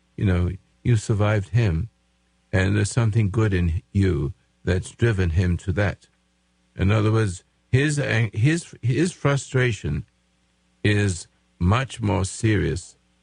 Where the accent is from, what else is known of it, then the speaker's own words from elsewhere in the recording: England, United Kingdom; accent: English; now in Grants Pass, United States; I should have said Grants Pass, but it's to me Grants Pass, if you don't mind. I still got my English accent.